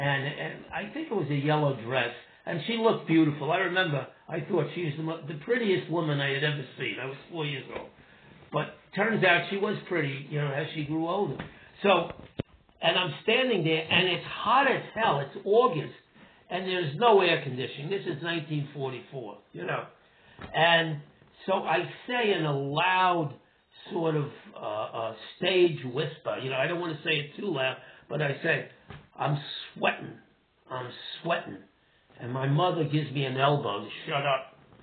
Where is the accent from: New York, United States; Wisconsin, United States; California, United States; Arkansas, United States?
New York, United States; Brooklyn; accent: Brooklyn; As you can tell, I'm not from London, England. I, you know, my, I have a Brooklyn accent, which I'm very proud of, by the way.